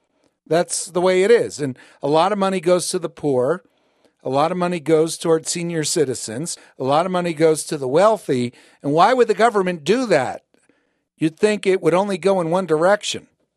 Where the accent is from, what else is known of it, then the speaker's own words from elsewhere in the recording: New Jersey, United States; also born or lived in New York City; I grew up in New Jersey, New York City, an Italian family.